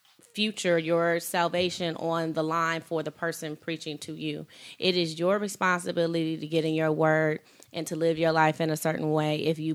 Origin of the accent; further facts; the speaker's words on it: Detroit, Michigan, United States; Detroit would be a great city. I'm from Detroit.